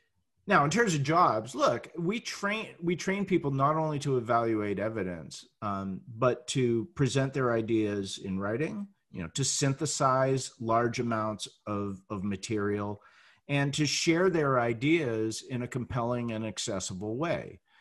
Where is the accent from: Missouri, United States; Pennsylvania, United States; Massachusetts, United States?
Massachusetts, United States; Yeah, I grew up just outside of Boston, so I'm a Boston sports junkie.